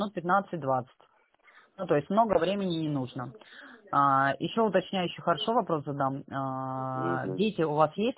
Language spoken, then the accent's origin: Russian; Sochi, Krasnodar Krai, Russia; Я тоже родом из Сочи, у меня родители в Сочи проживают.